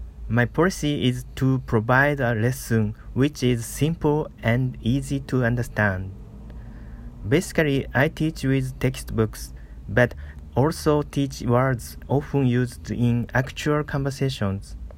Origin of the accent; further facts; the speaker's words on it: Kanagawa, Japan; English is a second language; I am originally from Kanagawa, the prefecture next to Tokyo, and I've also been in Tokyo for a long time. The languages which I can speak are English and Easy Thai.